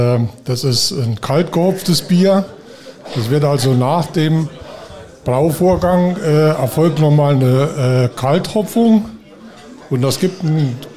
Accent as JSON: {"language": "German", "town": "Wolfersweiler", "region": "Saarland", "country": "Germany", "said": "Ich komme aus Wolfersweiler."}